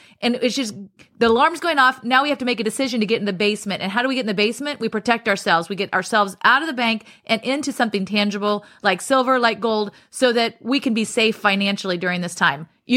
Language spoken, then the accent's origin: English; Kansas, United States; we grew up in Kansas, lots of tornadoes when we were growing up.